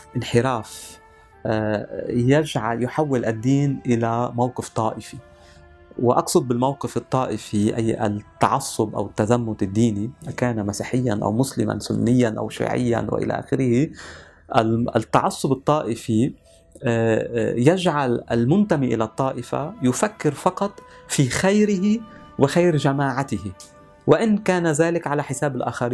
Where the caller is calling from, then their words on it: Lebanon; وأنا أتحدث من لبنان